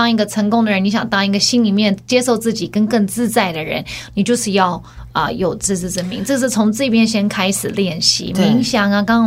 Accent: United States; 因为他们是台湾长大的，可是我又是美国长大的

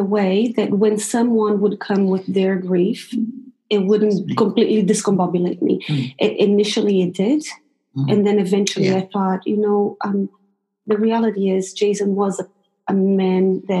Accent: Brazil; also born or lived in United States; because we lived in the States for quite a while. And, you know, I'm originally from Brazil

